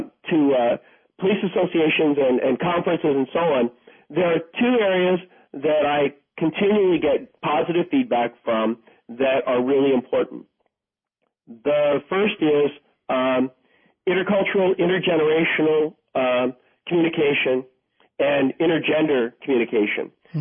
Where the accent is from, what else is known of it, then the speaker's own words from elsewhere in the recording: East Coast, United States; I'm from the East Coast, and I know that.